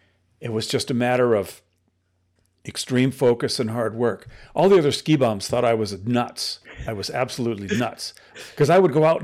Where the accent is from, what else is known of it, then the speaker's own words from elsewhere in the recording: Detroit, Michigan, United States; I grew up in the Detroit area, so, you know, cold winters, and we skated.